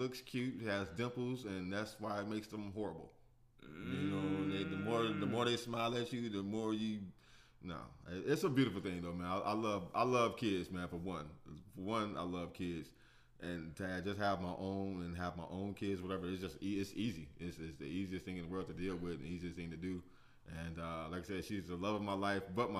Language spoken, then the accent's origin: English; Mississippi, United States; also born or lived in Chicago / Indiana; I was born in Chicago. Lived in Indiana for 3 years. Lived down south in Mississippi for 7 years until I was 16. Mm-hmm. Then I moved down to Florida